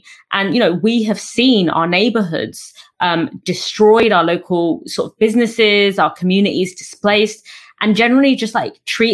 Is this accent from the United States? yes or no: no; London, United Kingdom; the area that I grew up in London